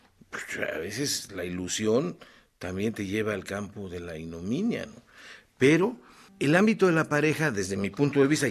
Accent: Mexico; el alma de los seres que somos mexicanos

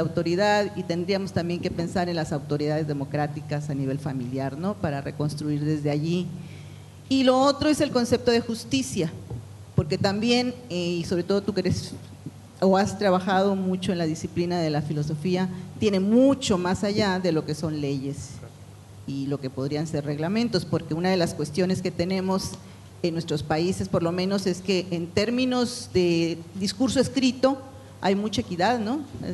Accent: Hermosillo, Sonora, Mexico; Vengo de Hermosillo, Sonora, México.

